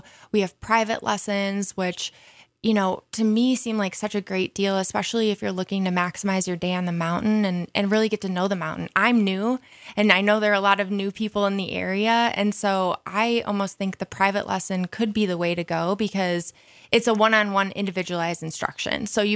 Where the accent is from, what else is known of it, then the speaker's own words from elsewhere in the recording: Wisconsin, United States; moved away; I'm also originally from Wisconsin, so I know exactly what you're talking about.